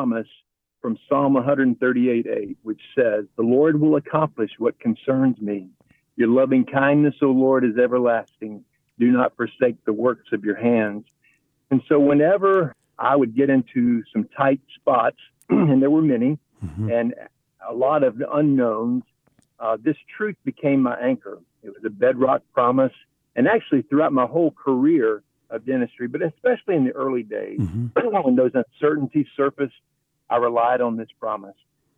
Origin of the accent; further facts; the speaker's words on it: Baton Rouge, Louisiana, United States; following Dr. Billy Graham's visit to Tiger Stadium in Baton Rouge, my hometown.